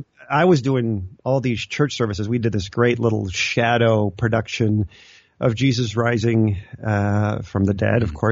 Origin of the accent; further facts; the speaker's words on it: Chicago, Illinois, United States; I grew up in the Chicago area, and we would occasionally.